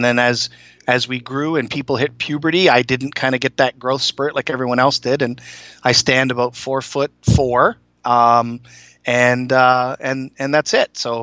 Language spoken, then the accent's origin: English; Toronto, Ontario, Canada; born there; moved away as an adult; also born or lived in Minnesota / Hong Kong; I was born in Toronto, up in Canada, lived there until I got married in 95.